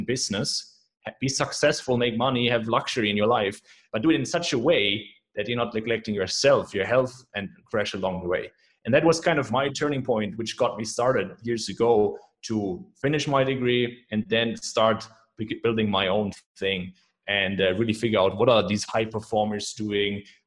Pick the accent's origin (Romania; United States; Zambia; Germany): Germany; English is a second language; now in Budapest, Hungary; Yeah, I'm German, right? As you can probably tell by my accent, but I'm not located in Germany. I'm located in Budapest in Hungary.